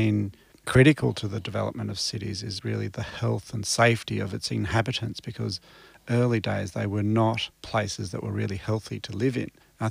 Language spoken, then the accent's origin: English; Melbourne, Victoria, Australia; because we're both from Melbourne, I suspect.